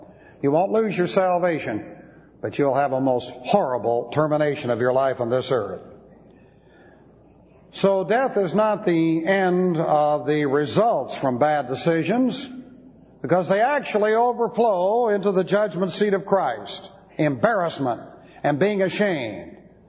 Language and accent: English; Beverly Hills, California, United States; By the standards under which I grew up in Beverly Hills, that isn't dancing.